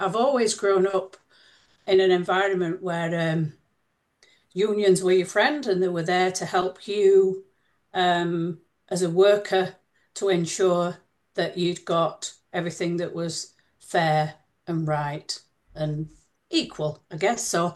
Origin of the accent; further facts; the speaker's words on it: Barnsley, Yorkshire and the Humber, United Kingdom; now in New Zealand; you can tell from my accent that I'm from England. I'm from the north of England, where the union movement was quite strong. So I'm from a town called Barnsley